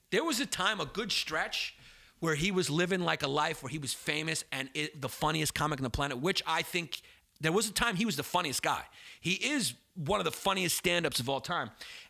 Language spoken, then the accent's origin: English; Brooklyn, New York, United States; I'm from Brooklyn, New York. We grew up, you know, I dated girls named Camille, you know, and Larice.